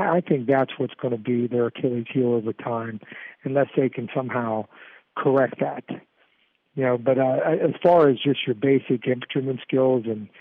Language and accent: English; West Virginia, United States; I'm from West Virginia. Okay, not a ton of Marines from West Virginia, but, I got a big family heritage back in West Virginia.